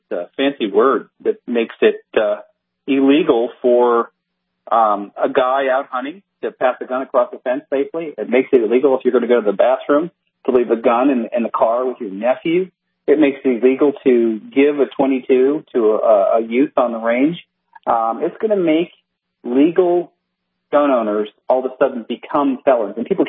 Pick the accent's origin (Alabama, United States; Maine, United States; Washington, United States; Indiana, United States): Maine, United States; Well, I care about Maine. I grew up in Maine. I spent a lot of my youth there.